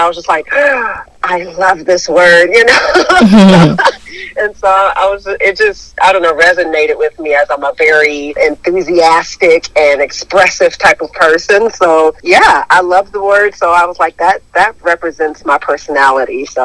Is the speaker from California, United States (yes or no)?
yes; California, United States; also born or lived in Denver, Colorado; I was born in the heart of L.A., the Martin Luther King Hospital.